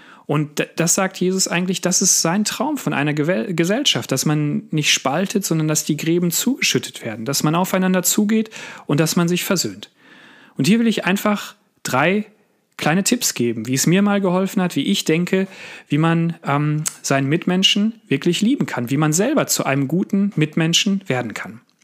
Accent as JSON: {"language": "German", "region": "North Rhine-Westphalia", "country": "Germany", "tie": "born or raised there", "said": "Ich bin da zwar groß geworden in der Nachbarstadt"}